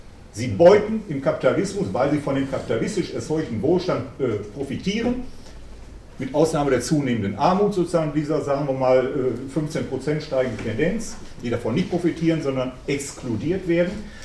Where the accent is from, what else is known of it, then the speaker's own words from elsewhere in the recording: North Rhine-Westphalia, Germany; ich komme aus dem Ruhrgebiet